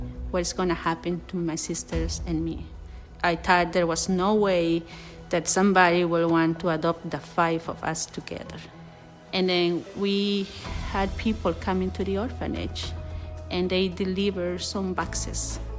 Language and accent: English; Peru; I'm originally from Peru. We grew up in a very poor family, and it was five of us.